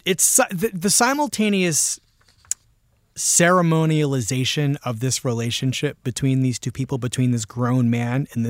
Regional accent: United States; I think I'm an American. And, you know, I grew up in this country, I mean, more or less raised on

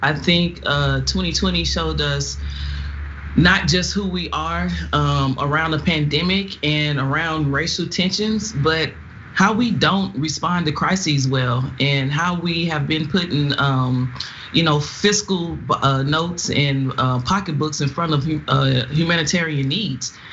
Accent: Nashville, Tennessee, United States; I am a native from Nashville, Tennessee, which is a rarity.

